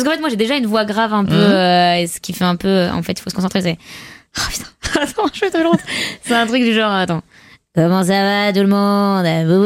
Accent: Arras, Hauts-de-France, France; J'ai grandi autour d'Arras. D'abord dans une petite ville qui s'appelle Saint-Nicolas, les Arras. On habitait dans un appartement avec mes parents à Troyes. Et puis après, on a déménagé à Rivière, qui est un village à côté d'Arras, dans une maison.

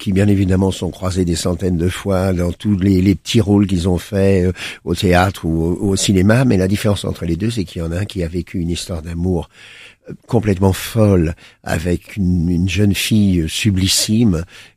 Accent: Paris, Île-de-France, France; J'ai grandi à Paris

